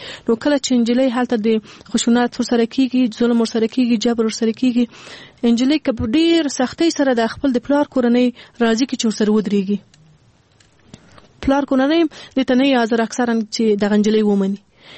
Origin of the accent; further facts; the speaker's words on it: Afghanistan; مونږ په اول کې مونږ په خپل افغانستان کې پیدا شوی لوی سی